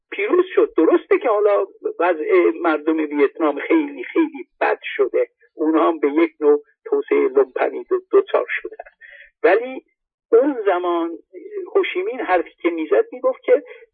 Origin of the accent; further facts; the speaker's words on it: Iran; ولی ما چون ایرانی هستیم باید تاکید رو بذاریم روی ایران